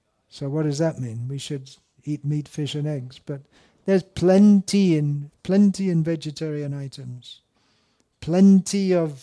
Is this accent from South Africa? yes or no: no; England, United Kingdom; when I was growing up in England, we hadn't even heard of olive oil.